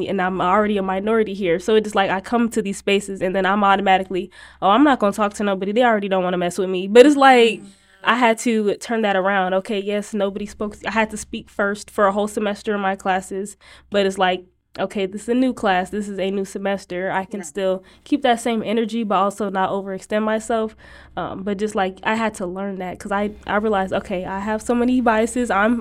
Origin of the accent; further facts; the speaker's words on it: Iowa, United States; being born and raised in Iowa is like, that is not natural.